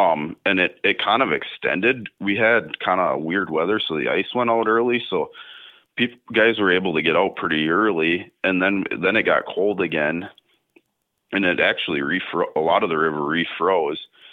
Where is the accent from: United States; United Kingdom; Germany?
United States; Park Rapids, Minnesota; So I was born in kind of north central Minnesota, Park Rapids area. I grew up fishing all the lakes around Park Rapids.